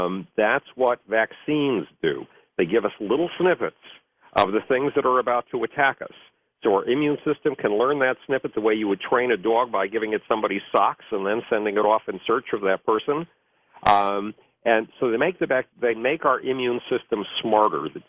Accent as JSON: {"language": "English", "town": "Buffalo", "region": "New York", "country": "United States", "tie": "born or raised there", "said": "Well, when I was a kid, when I was 10 years old, basically nobody in Buffalo, New York, my hometown, wanted to have anything to do with me."}